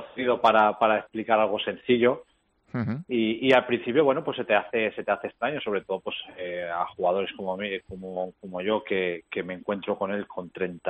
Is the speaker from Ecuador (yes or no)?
no; Ferrol, Galicia, Spain; now in Guijuelo, Spain; Desde que salí de allí de Ferrol, vine aquí con la idea de estar un par de años y bueno, pues se han convertido en 10.